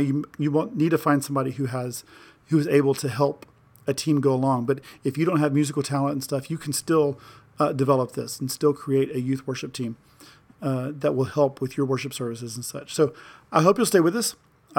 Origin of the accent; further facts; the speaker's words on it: Houston, Texas, United States; And I'm from Houston. I love the Astros.